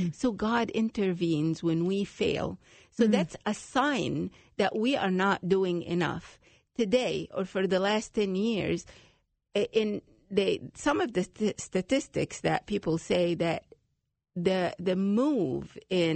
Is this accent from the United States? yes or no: no; Egypt; like any other Egyptian girl. I'm from Egypt and from a family that is conservative, but not too traditional.